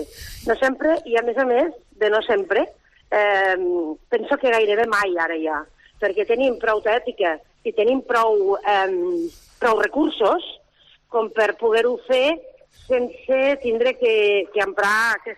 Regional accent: Lleida, Catalonia, Spain; jo vaig néixer a Lleida, ara fa 53 anys, i jo vinc de l'Horta de Lleida. Els meus pares eren pagesos i, per tant, sóc una dona de la terra.

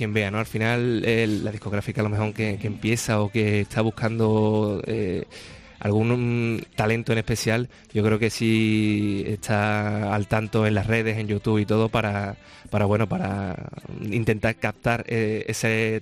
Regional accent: Seville, Andalusia, Spain; yo soy de aquí de Sevilla

